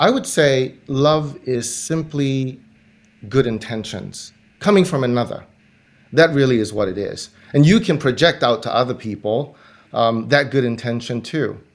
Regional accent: Singapore; I grew up in Singapore.

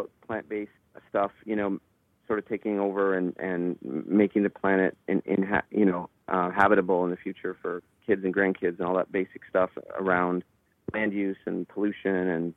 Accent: Owen Sound, Ontario, Canada; I'm from Owen Sound, and I didn't have money.

